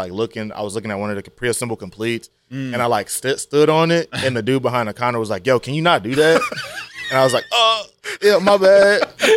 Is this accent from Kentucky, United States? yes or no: no; Louisiana, United States; also born or lived in Texas; just cause I'm from Louisiana